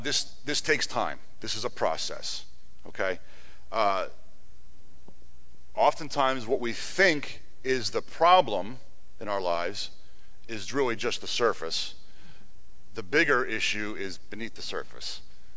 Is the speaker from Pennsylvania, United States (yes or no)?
yes; Germansville, Pennsylvania, United States; also born or lived in Jim Thorpe; In the summer of 89, my parents and my family, we moved from Germansville to Jim Thorpe. Now, I grew up in a farmland, you know, rich soil.